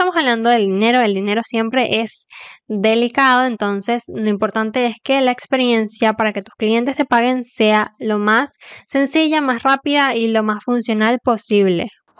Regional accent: Venezuela; Por ejemplo, hay plataformas que en mi país, que es Venezuela, hay muchísimas que no funcionan.

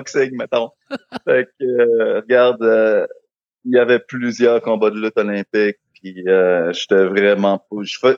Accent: Rivière-du-Loup, Quebec, Canada; now in Montreal, Canada; Je suis arrivé à Montréal, je suis parti de Rivière-du-Loup directement sur le plateau Mont-Royal.

